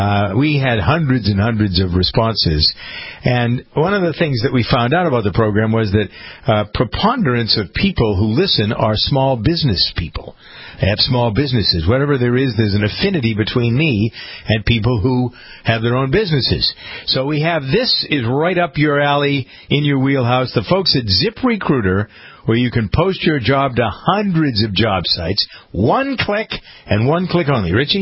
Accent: Framingham, Massachusetts, United States; We have a new government in my hometown of Framingham, Mass.

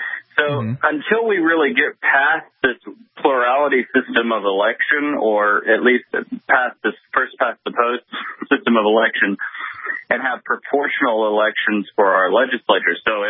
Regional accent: Arkansas, United States; Alaska? I'm from Arkansas.

